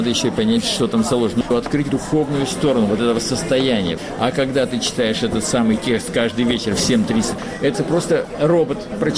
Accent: White Sea coast (Pomorye), Russia; Я вообще люблю воду, я же с Белого моря, понимаете? Я викинг, помор

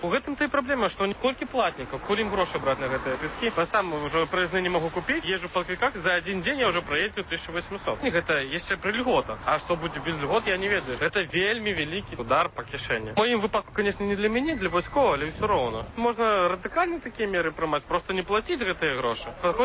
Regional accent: Moscow, Russia; Я из Москвы, поэтому мне льготы не интересуют.

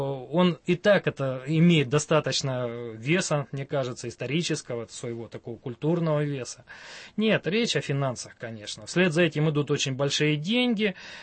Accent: Novosibirsk, Novosibirsk Oblast, Russia; Как уроженец города Новосибирска, я предложил бы Новосибирск.

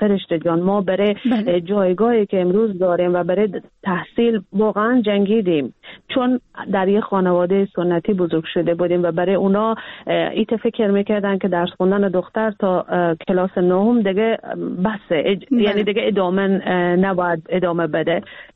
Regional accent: Iran; بعد کم کم کم کم که بزرگ شدیم در ایران، ما بزرگ شدیم

